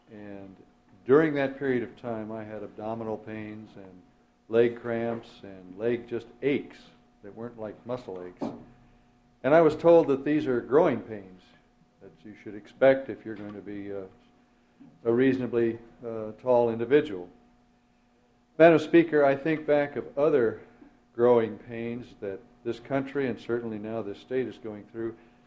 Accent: Illinois, United States; I went through St. Louis between my home state of Illinois and the college that I went to in Missouri on the bus.

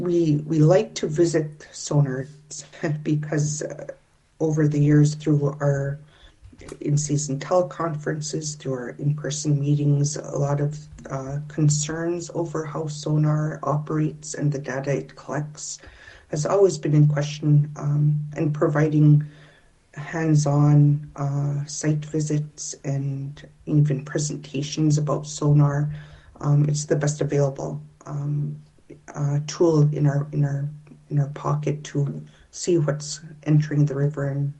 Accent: St. Mary's, Alaska, United States; it kind of reminded me of my hometown of St. Mary's.

